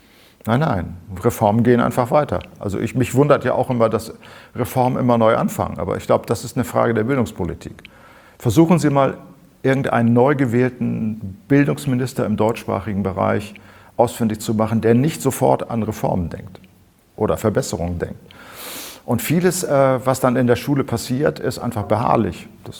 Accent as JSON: {"language": "German", "region": "Thurgau", "country": "Switzerland"}